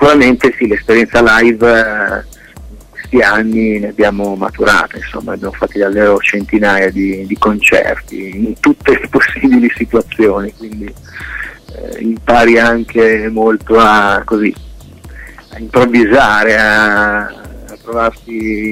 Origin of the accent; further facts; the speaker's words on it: Milan, Lombardy, Italy; noi siamo di Milano, quindi giochiamo in casa